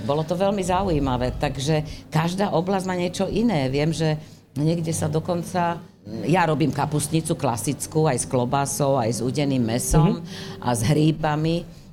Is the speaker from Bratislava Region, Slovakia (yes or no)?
yes; Bratislava, Bratislava Region, Slovakia; ja som v tomto Bratislavčanka, konečne môžem povedať, že ja som Bratislavčanka